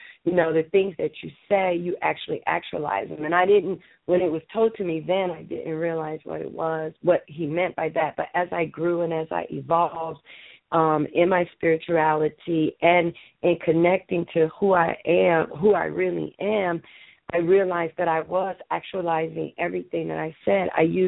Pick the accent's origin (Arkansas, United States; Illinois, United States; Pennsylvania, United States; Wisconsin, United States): Illinois, United States; Chicago; I was born and raised in Chicago, and I always wanted to get out because it was always so cold, so terribly cold in the wintertime.